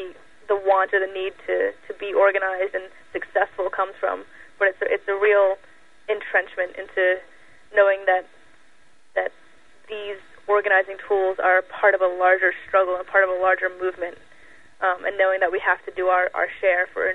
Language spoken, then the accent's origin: English; Brooklyn, New York, United States; now in Lawrence, United States; I'm actually not from Lawrence. I moved here just a little under a year ago, and I was amazed to see I'm from New York, I'm from Brooklyn, and I was amazed to see how organized and dedicated the people were here.